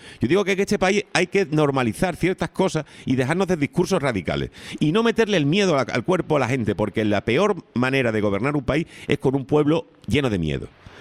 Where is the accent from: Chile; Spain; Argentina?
Spain; No, yo no soy muy español. Yo soy español solo.